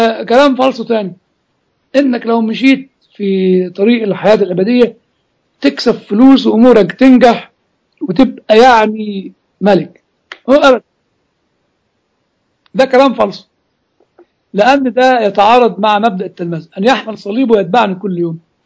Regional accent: Egypt; زي الصعيد عندنا في مصر.

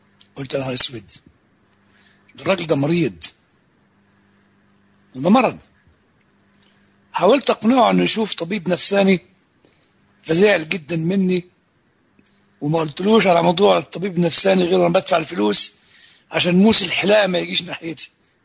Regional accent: Upper Egypt, Egypt; وعند الكبار عندنا في الصعيد لما يكون في فرح وكل واحد يسحب البندقية ويضرب له طلقتين في الهواء

